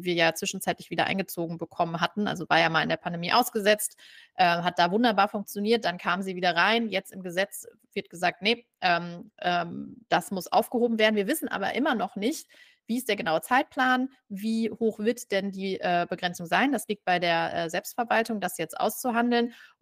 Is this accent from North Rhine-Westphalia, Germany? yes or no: yes; North Rhine-Westphalia, Germany; Ich bin ja auch aus NRW, nicht ganz die Dortmund-Ecke